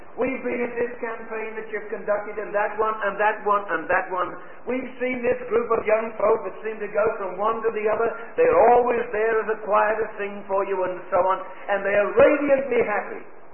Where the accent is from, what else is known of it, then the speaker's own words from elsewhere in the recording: England, United Kingdom; Maybe I'm an Englishman and appreciate dignity a little more than I ought.